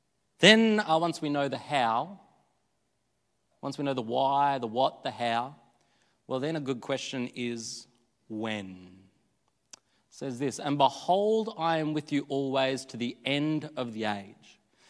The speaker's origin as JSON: {"language": "English", "town": "Billawilla", "country": "Australia", "tie": "born or raised there", "said": "You know, Billawilla, my hometown, it didn't have a McDonald's, didn't have a Hungry Jack's, didn't even have a Domino's, but KFC."}